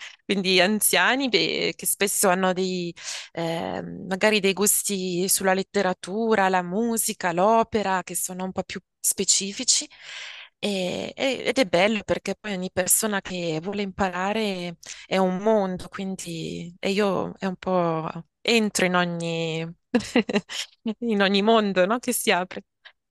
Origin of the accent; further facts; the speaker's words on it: Mercallo, Lombardy, Italy; il paese dove sono cresciuta è veramente piccolo, è proprio un villaggio, si chiama Mercallo e i miei genitori ancora ci vivono, è un paese di meno di 2000 persone, circondato dalle montagne, dai laghi